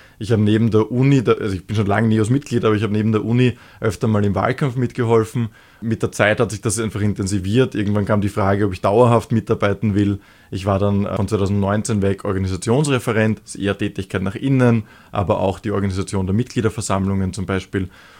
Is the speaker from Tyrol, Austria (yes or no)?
no; Penzing, Vienna, Austria; Ich bin eigentlich in Penzing geboren und aufgewachsen und bin dann in die Wenzgasse ins Gymnasium gegangen.